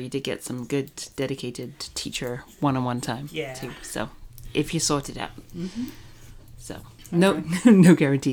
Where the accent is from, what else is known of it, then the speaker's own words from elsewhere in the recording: England, United Kingdom; now in United States; As you know, I am British and I learned to knit in England, and then I moved here, and I've been more than half my life over here